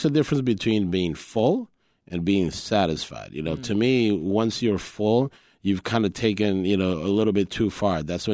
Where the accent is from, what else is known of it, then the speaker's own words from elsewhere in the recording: Colombia; English is a second language; also born or lived in New York, United States; now in Chicago, United States; I was born in New York, and my childhood was raised in Colombia. When I came to the U.S., I didn't speak English